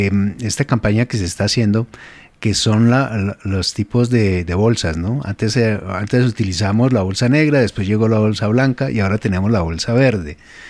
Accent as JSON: {"language": "Spanish", "town": "Bogotá", "region": "Bogotá D.C.", "country": "Colombia", "tie": "born or raised there", "said": "Yo recuerdo que en Bogotá, que es mi ciudad natal, pues hubo campañas ya hace mucho tiempo"}